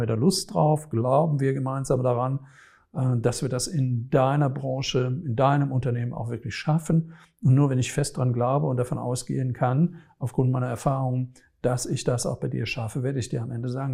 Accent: Rhineland, Germany; ich sage es immer so, als Rheinländer, du musst das Herz am rechten Flecken haben

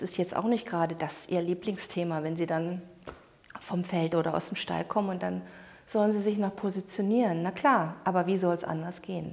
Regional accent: Lusatia, Germany; Und ich komme aus der Lausitz

